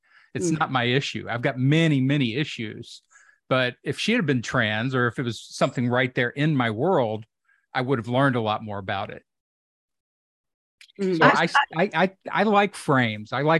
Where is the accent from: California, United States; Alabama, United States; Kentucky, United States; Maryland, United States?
Kentucky, United States; I'm from Kentucky. So you're going to have to give me some, you know, articulation break.